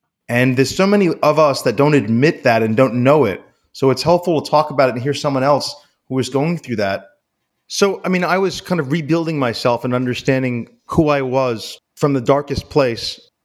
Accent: New York City, New York, United States; So I grew up in New York City

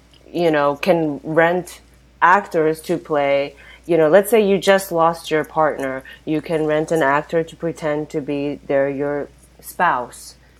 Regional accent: Japan; I'm from Japan

